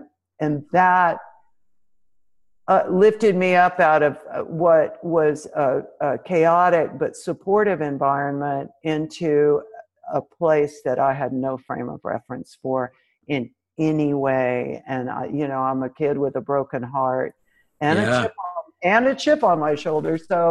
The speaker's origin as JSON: {"language": "English", "town": "Knoxville", "region": "Tennessee", "country": "United States", "tie": "born or raised there", "said": "Well, I'm a Southerner. So that should tell you an enormous amount. I'm from Knoxville, Tennessee, mm-hmm. which I love. I mean, I'm a very grateful daughter of Tennessee."}